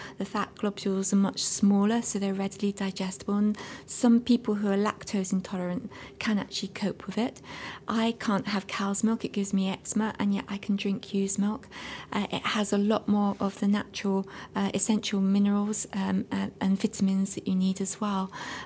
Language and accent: English; London, United Kingdom; now in Wales; I was actually born and brought up in London, and when my husband brought me here, I just fell in love with it.